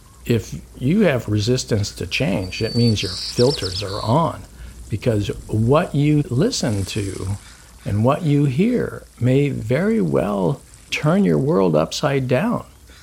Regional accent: United States; And then given the fact that I'm American, I have like 12 different ethnic backgrounds from places all over in the world

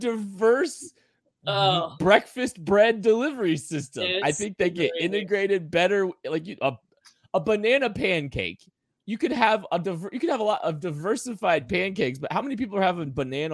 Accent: Kansas, United States; We grew up in Kansas. How can you be a fish person?

